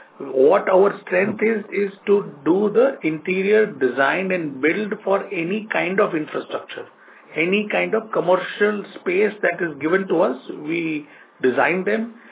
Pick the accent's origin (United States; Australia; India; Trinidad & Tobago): India; as an Indian mindset, we always had a mindset of owning our own offices